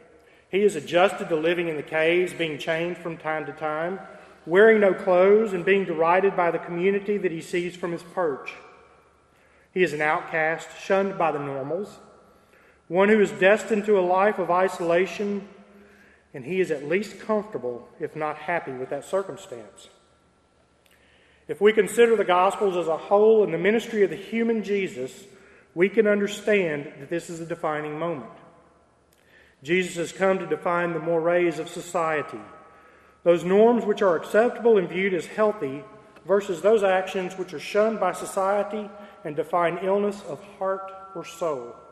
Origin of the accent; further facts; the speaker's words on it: Texas, United States; Cowboy boots and hats identify me as the Texan that I am, unfortunately for some.